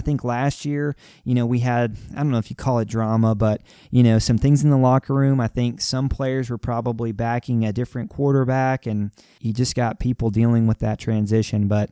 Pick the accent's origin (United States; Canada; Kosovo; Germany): United States; Arkansas; But growing up in Arkansas and being really familiar with just the way Arkansas works